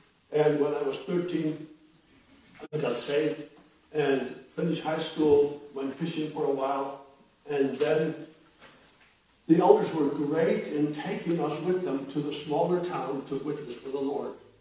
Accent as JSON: {"language": "English", "country": "Faroe Islands", "tie": "born or raised there", "said": "I grew up in the Brethren Assembly. In the Faroe Islands, there are 55,000 people. There are 30 assemblies on these islands. Some of them are small because the towns are small. And a couple of them are larger. I come from a town of about 5,500 people today, or so."}